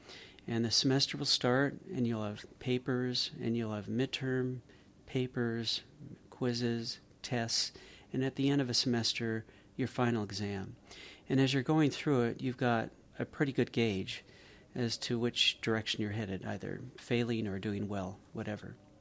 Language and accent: English; San Francisco, California, United States; Well, I'm really from the West Coast, so I'm from San Francisco.